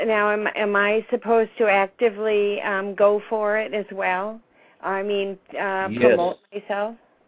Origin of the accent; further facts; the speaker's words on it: Tomahawk, Wisconsin, United States; I'm from Tomahawk, Wisconsin.